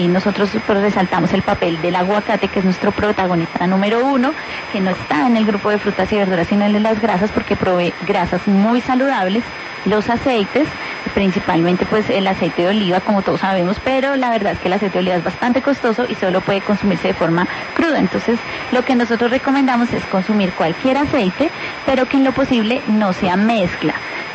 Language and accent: Spanish; Colombia